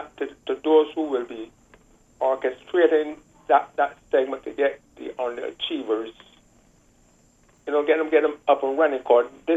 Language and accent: English; Barbados; when I grew up in Barbados.